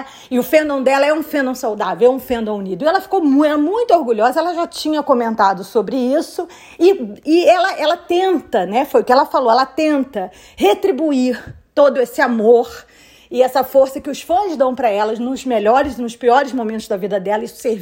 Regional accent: Brazil; Eu falei, eu sou do Brasil. Ela começou a rir, meu Deus, outro brasileiro, porque tinham outros brasileiros no evento.

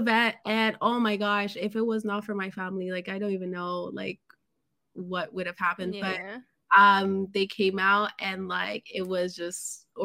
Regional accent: Jamaica; I'm Jamaican. So I feel like a lot of, especially around my age

